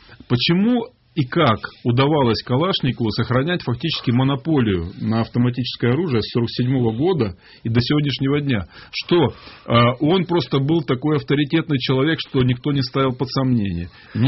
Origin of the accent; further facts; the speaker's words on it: Altai Krai, Russia; он знал, что мы земляки с Алтая